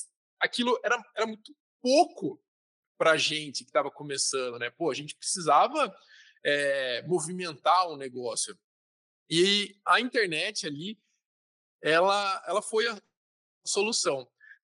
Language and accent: Portuguese; São Paulo, Brazil; Todos nós somos do interior de São Paulo e a gente morava numa república do lado da nossa faculdade